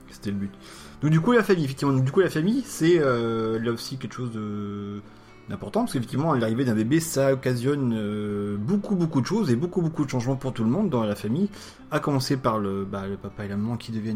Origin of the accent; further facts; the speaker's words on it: Normandy, France; moi, je suis originaire de la Manche.